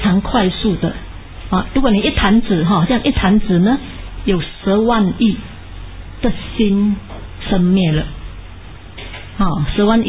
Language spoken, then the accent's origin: Chinese; Malaysia; 我是马来西亚人嘛，我们马来文也是叫 Bumi